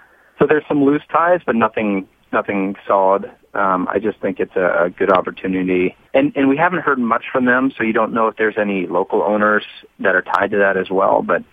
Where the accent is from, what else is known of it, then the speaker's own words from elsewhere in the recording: Oakland, California, United States; Growing up in Oakland